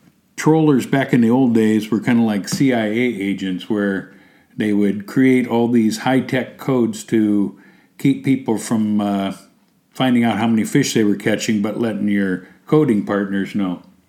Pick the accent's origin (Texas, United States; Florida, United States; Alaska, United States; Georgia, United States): Alaska, United States; Craig; I'm from Craig